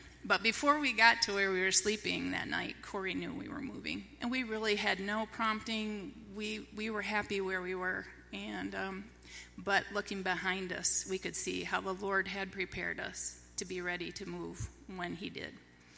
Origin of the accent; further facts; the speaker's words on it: Allegan, Michigan, United States; And I grew up in Allegan. I'm Dutch by heritage.